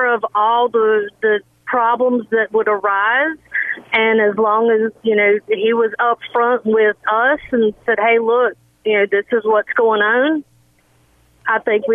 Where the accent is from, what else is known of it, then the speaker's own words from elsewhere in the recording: North Carolina, United States; Well, no, I am from North Carolina. I just happen to be driving in South Carolina.